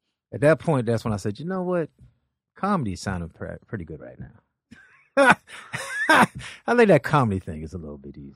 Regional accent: Los Angeles, California, United States

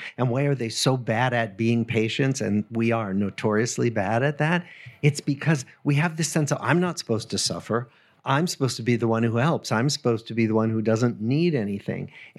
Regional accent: New England, United States; Maybe because I come from New England and that part of the United States has a kind of Yankee tradition of, you know, self-made men

